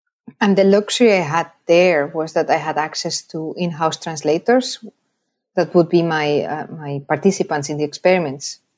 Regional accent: Zaragoza, Aragon, Spain; In my hometown, in Zaragoza.

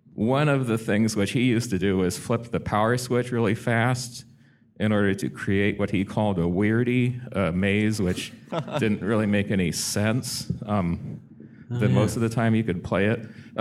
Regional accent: Seattle, Washington, United States; I'm from Seattle. I'm thinking I'm older than many of you because for me it was the Atari that was the formative one.

